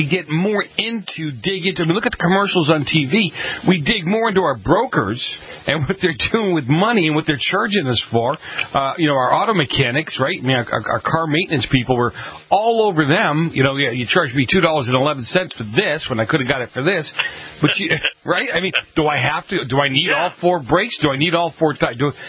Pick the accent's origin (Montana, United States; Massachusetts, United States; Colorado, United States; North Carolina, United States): Massachusetts, United States; Boston; But it's like the old days where I grew up in Boston where you helped each other out